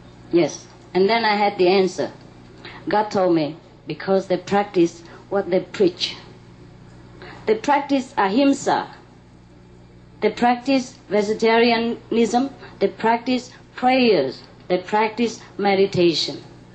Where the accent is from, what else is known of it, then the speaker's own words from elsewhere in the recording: United Kingdom; I did not know, as a British, I need a visa for India.